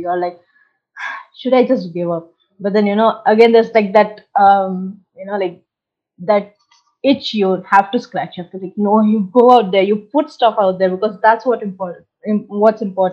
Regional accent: India; Like, I'm a writer from India

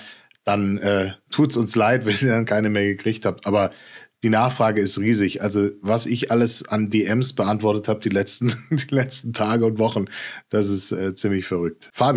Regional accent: Central Germany, Germany; born there; Als gebürtiger Mitteldeutscher darf man alles sagen.

